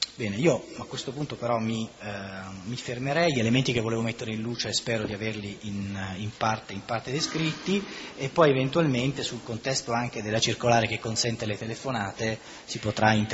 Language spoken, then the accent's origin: Italian; Sicily, Italy; Mi sono laureato a Napoli, ma sono siciliano, per cui chiedo scusa ai napoletani per l'accento.